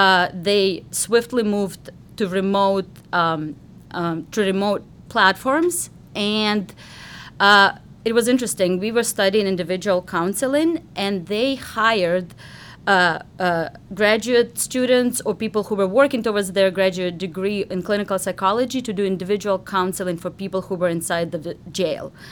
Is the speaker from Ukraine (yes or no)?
yes; Ukraine; moved away as an adult; I come originally from Ukraine, and over there my degree was in psychology